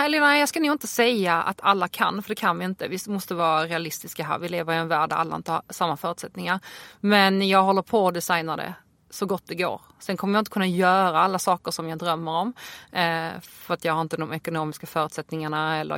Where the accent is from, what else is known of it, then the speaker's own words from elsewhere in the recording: Skåne, Sweden; also born or lived in Poland; now in Stockholm, Sweden; Jag är 31, från Skåne, född i Polen, bor i Stockholm